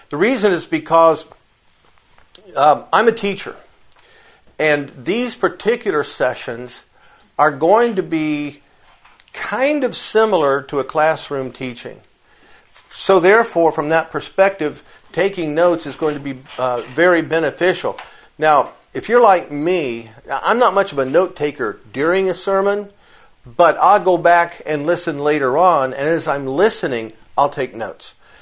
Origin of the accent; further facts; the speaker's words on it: United States; You know that I'm from the United States, if my accent didn't give me away.